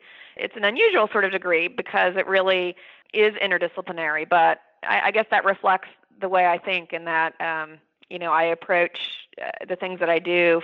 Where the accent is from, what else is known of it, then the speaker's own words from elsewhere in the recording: Kansas City, Missouri, United States; I grew up in Kansas City